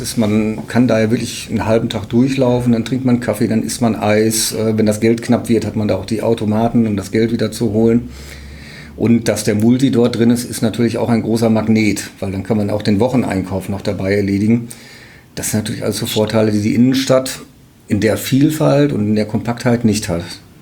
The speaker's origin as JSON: {"language": "German", "town": "Münster", "region": "North Rhine-Westphalia", "country": "Germany", "tie": "born there", "said": "Ich komme gebürtig aus Münster."}